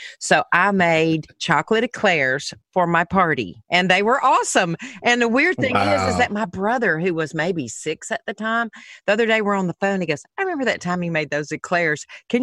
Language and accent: English; the South, United States; Are you kidding me? I'm from the South.